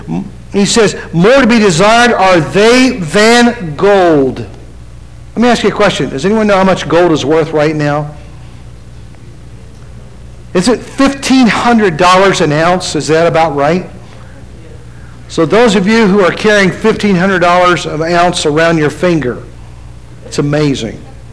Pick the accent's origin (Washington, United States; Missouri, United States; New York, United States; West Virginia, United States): West Virginia, United States; And you know, I grew up in West Virginia. We don't eat snacks. We like meals.